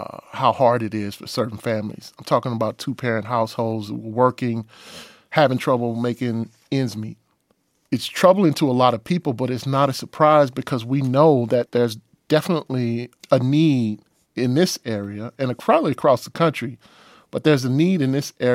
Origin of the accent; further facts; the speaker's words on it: Oklahoma City, Oklahoma, United States; But we're also doing it in Oklahoma City, which is my hometown.